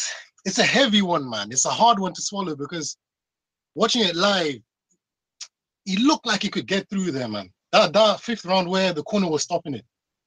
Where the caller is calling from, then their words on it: United Kingdom; Yo, what up? UK.